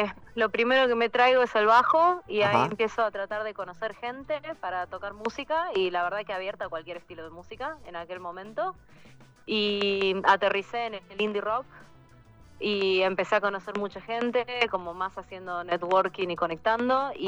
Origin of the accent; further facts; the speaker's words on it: La Rioja, Argentina; also born or lived in Córdoba; tenía 27, me había ido, bueno, yo crecí en La Rioja, me había ido a Córdoba a estudiar.